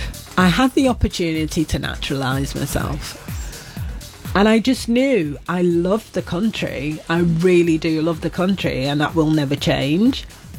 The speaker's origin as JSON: {"language": "English", "town": "Manchester", "region": "North West England", "country": "United Kingdom", "said": "I'm from Manchester, you know, that's everything to do with, you know, the reasons why they loved me when I got there was I wasn't playing French."}